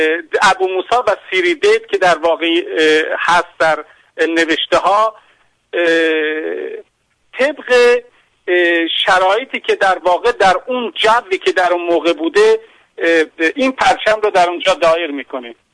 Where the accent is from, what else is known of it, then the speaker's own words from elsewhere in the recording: Iran; من عرض کنم به عنوان یک ایرانی ناسیونالیست و ملیگرا